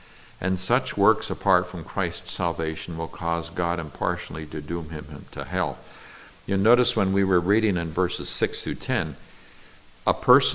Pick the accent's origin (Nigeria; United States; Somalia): Nigeria; When I was growing up in Nigeria, in the culture of the tribe that I was with, stealing is not wrong if you can get by with it.